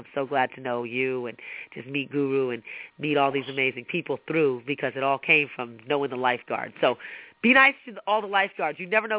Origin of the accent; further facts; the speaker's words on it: New York City, New York, United States; because I grew up in Harlem.